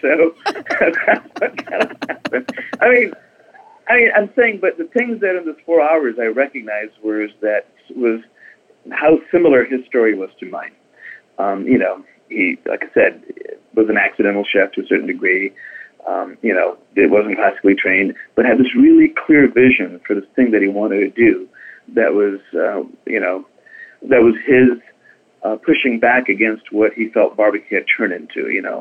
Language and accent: English; India; if you were to talk to me on the phone and didn't know I was … from India, you may not even guess I'm Indian.